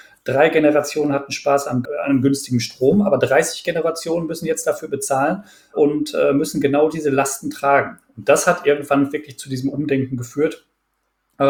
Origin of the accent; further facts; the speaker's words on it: North Rhine-Westphalia, Germany; ich bin wirklich mitten im Ruhrgebiet aufgewachsen